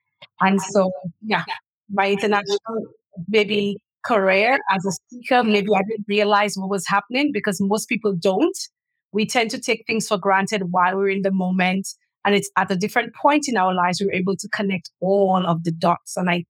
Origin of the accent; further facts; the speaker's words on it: St. Lucia; also born or lived in Trinidad / Philippines; I grew up in St. Lucia, born and raised, and I am also a citizen of Barbados. I did live in Trinidad, studied and lived in Trinidad for 8 years Then I migrated to the Philippines for 3